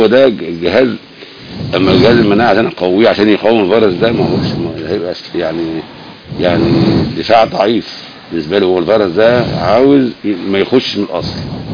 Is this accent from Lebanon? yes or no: no; Egypt; هم مات 20 واحد عندنا في مصر من السيول